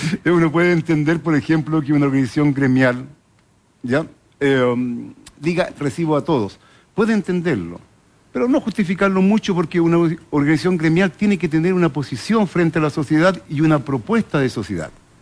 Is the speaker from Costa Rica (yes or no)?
no; Chile; Yo soy comunista chileno.